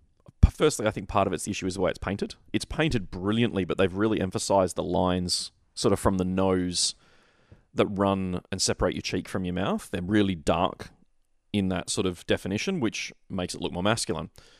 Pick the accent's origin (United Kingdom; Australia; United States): Australia; I'm an Aussie.